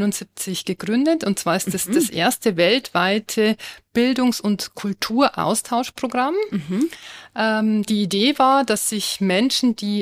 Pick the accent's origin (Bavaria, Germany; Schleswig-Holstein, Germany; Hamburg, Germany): Bavaria, Germany; in Bayern oder da, wo ich herkomme, aus der Oberpfalz